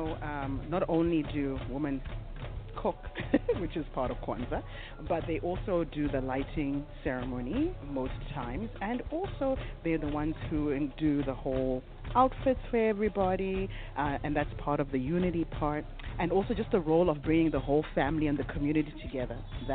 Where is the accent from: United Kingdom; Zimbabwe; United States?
Zimbabwe; So to me, you know, I'm from Zimbabwe.